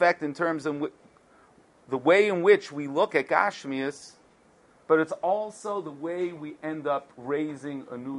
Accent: Brooklyn, New York, United States; where I come in from Brooklyn, the men and women sometimes sit on two sides of the house.

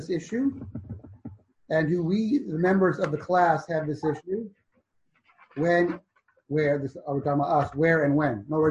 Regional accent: Seattle, Washington, United States; Seattle growing up, so that's like a hick town.

